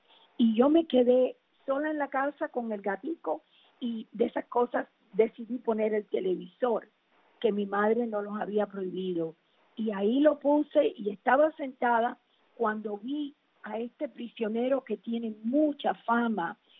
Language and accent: Spanish; Artemisa, Cuba; desde entonces yo estaba muy interesada en lo que estaba pasando en mi país y en la historia de Cuba.